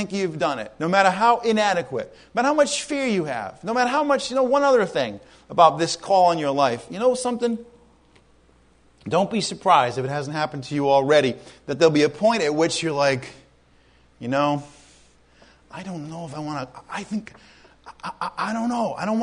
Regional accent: New England, United States; Combat zone didn't mean good things growing up in New England

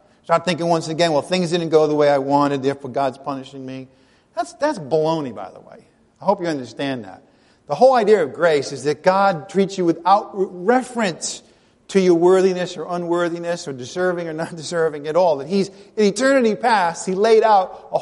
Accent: United States; I'm an American. It works. That's what Americans love, things that work, right?

